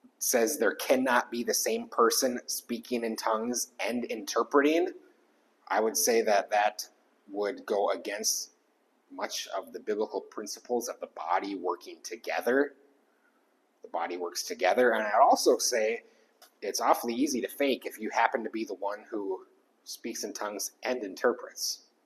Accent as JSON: {"language": "English", "country": "United States", "said": "I know I'm an American. There's nothing I can do about that."}